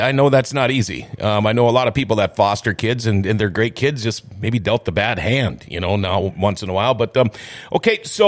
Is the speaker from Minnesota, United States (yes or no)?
yes; Thief River Falls, Minnesota, United States; I grew up in Thief River Falls. My goal in life, my whole time growing up was I can't wait to get out of here. I can't wait to move away. I did. I went all over.